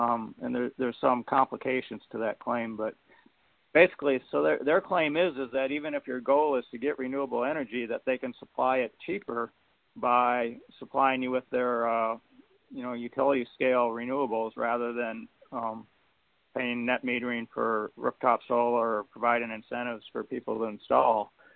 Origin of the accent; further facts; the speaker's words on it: Dallas, Texas, United States; I'm from the Dallas-Fort Worth area in Texas.